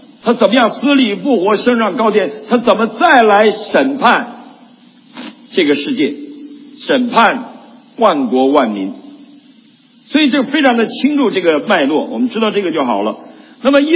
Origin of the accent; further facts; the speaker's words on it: Northeast China, China; 我们东北驴是不可以骑的。我小的时候在乡下就骑驴